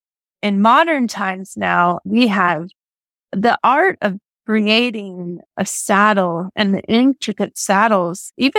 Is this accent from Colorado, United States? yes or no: yes; Colorado, United States; I grew up in Colorado.